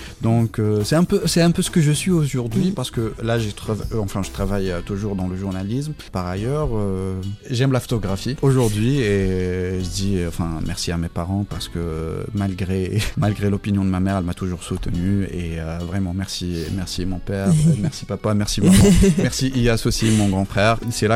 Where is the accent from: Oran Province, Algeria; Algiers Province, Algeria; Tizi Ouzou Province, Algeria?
Tizi Ouzou Province, Algeria; Tizi Ouzou; Donc je suis né à Tizi Ouzou, j'ai grandi là-bas. C'était une enfance ordinaire comme tout enfant d'Algérie. J'ai grandi dans une famille palestinienne qui parle le dialecte palestinien à la maison.